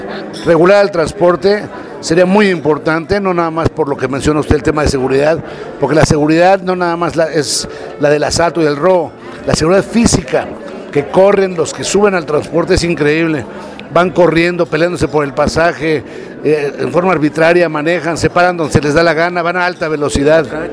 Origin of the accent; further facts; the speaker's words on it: Iztapalapa, Mexico City, Mexico; como mexicanos, como iztapalapenses, como miembros de esta maravillosa ciudad